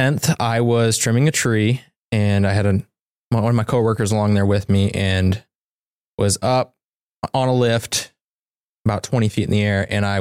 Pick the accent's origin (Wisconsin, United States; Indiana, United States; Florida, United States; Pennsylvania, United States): Indiana, United States; Goshen; So I grew up here in Goshen area. I was technically in Frame for my whole life up until I was about in college.